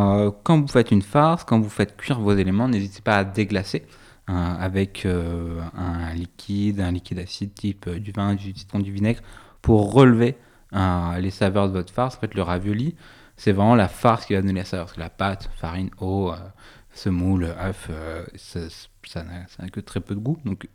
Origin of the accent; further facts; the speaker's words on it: Nouvelle-Aquitaine, France; Moi, chez moi, dans le Poitou, on mange du chou farci.